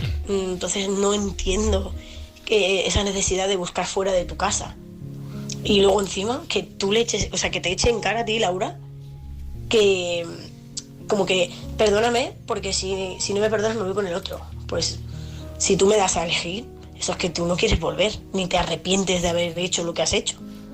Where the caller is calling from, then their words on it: Seville, Andalusia, Spain; de Sevilla.